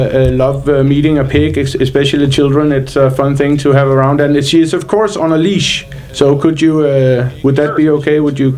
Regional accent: Denmark; English is a second language; 43 years old. I live over here with my wife. I'm here legally. I'm from Denmark, the country of Denmark. So if you can trace an accent or something with me, you might be right.

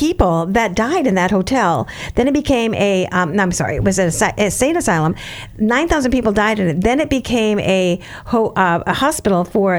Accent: Florida, United States; Yeah, I'm from Florida, so

